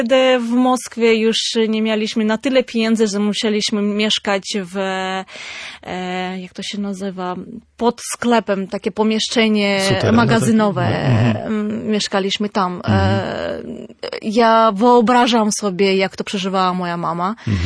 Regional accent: Armenia; born there; Polish is a second language; Nie jestem z prowincji, jestem z miasta. Urodziłam się w mieście.

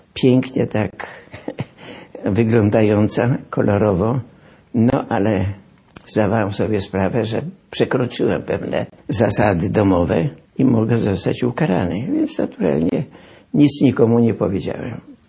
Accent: Wejherowo, Pomeranian Voivodeship, Poland; also born or lived in Gdynia; Na początku mieszkaliśmy w Gdyni, jak przyjechaliśmy z Wejherowa na ulicy Śląskiej.

